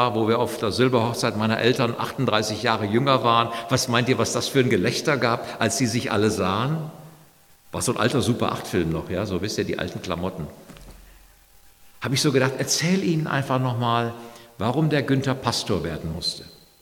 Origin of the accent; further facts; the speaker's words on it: Eschwege, Hesse, Germany; moved away as an adult; now in Hagen, Germany; Ich bin Ende August 65 geworden und ich komme ja aus Nordhessen, Kreis Eschwege, da oben, Zonengrandgebiet. Bin mit 20 nach Hagen gezogen und habe meine nächsten 45 Geburtstage alle in Hagen oder Umgebung Westfalen gefeiert.